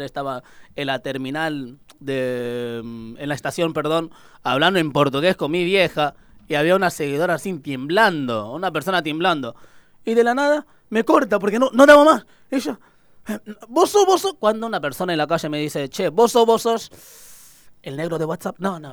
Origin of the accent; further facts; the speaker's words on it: Angola; yo soy de Angola, país africano que habla portugués.